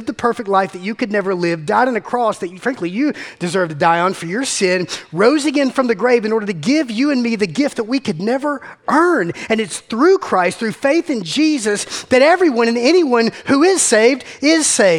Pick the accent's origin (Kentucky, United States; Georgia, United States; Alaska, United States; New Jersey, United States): Georgia, United States; Macon; I grew up in Macon. They didn't teach us SAT words in Macon, man.